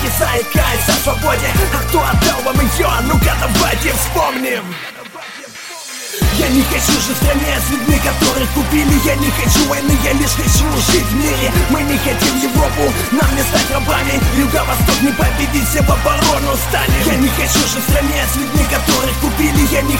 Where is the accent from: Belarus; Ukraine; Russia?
Ukraine; Donbas; Я с Донбасса, это город из нации